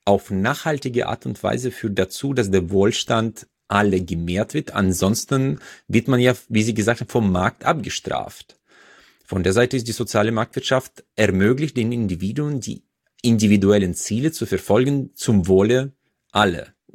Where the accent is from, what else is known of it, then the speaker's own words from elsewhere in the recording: Uzbekistan; German is a second language; now in Germany; weil man hier im Prinzip sehr, sehr gute Chancen hat im Vergleich zu Usbekistan, wo ich herkomme